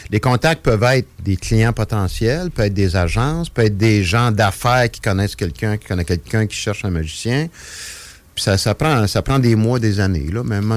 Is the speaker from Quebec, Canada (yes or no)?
yes; Trois-Rivières, Quebec, Canada; Puis moi, je suis natif de Trois-Rivières. Puis à Trois-Rivières, il n'y avait aucun autre magicien.